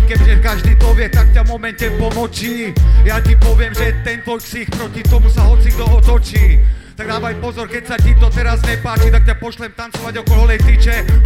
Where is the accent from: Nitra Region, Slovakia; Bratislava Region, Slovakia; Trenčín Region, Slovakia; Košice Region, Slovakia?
Nitra Region, Slovakia; Komárno; Som tu ja z Komárna